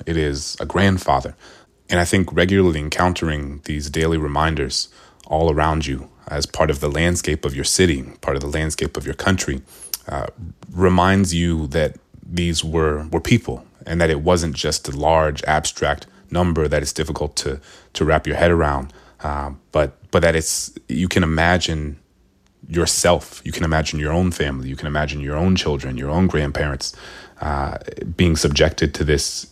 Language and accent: English; New Orleans, Louisiana, United States; she knew that I was from New Orleans, which was once the largest slave market and busiest slave market in the country.